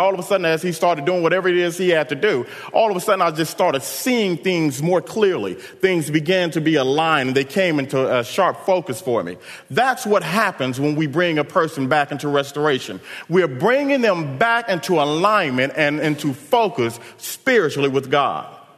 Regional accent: Dallas, Texas, United States; as we would say when I grew up in Oak Cliff, and we would say, if anyone needed some trouble, I got your back.

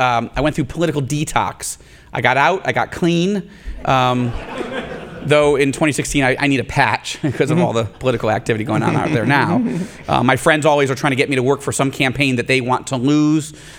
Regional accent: Rochester, New York, United States; One of them was in my hometown of Rochester, New York, where I grew up.

